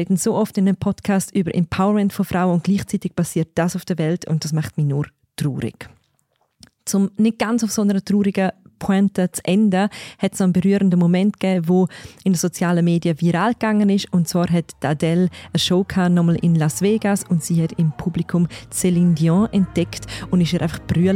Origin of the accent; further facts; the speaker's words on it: Grisons, Switzerland; Also ich als Bündnerin kämpfe schon ein bisschen damit